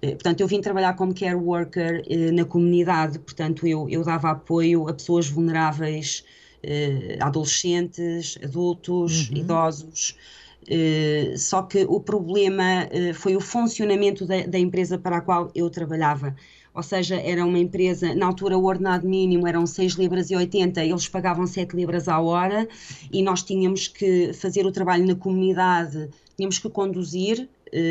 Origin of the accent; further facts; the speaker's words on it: Gouveia, Guarda, Portugal; now in Bristol, United Kingdom; Eu pensava assim: então eu vim-me embora de Portugal e vim-me embora de Gouveia, e agora estou numa cidade onde toda a gente conhece toda a gente.